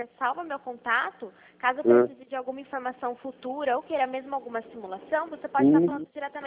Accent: Americana, São Paulo, Brazil; Eu sou daqui de Americana mesmo.

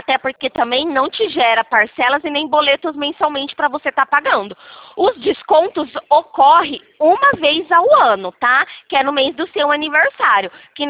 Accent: São Paulo, Brazil; Eu sou aqui de São Paulo.

